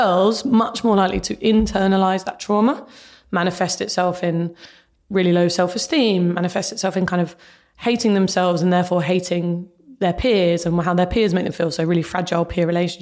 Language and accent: English; Luton, East of England, United Kingdom; I was growing up in Luton.